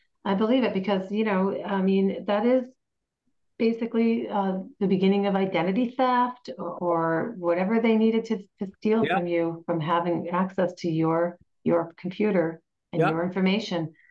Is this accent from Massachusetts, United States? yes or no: yes; Hinsdale, Massachusetts, United States; Tearingham, Stockbridge, not West Stockbridge, but Stockbridge, Washington, I think I said Hinsdale, that's my hometown.